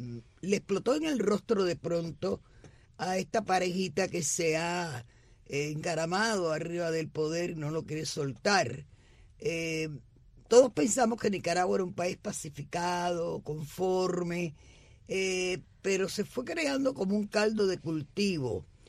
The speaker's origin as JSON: {"language": "Spanish", "country": "Cuba", "said": "en mi país, en Cuba"}